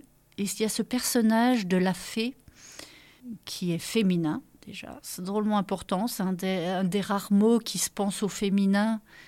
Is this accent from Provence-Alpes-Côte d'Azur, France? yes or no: no; Bourgogne-Franche-Comté, France; moved away; also born or lived in Paris; j'ai vécu 18 ans à Paris, quand j'ai débarqué, je viens de Franche-Comté, où j'ai fait mes conservatoires de Besançon. Et en arrivant dans le Loir-et-Cher, pour se rapprocher de ma belle famille, on s'est retrouvés dans la campagne.